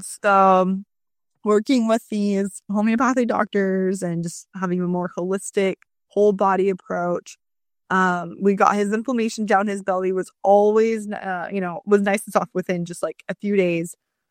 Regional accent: Arizona, United States; I'm from Arizona, and I have like a team of naturopathic doctors in Arizona.

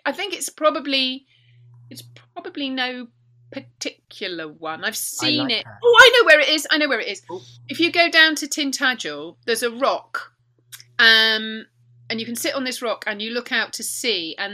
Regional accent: Southampton, South East England, United Kingdom; I grew up in Southampton, which has double tides around the Isle of Wight, and I need to be near tidal water.

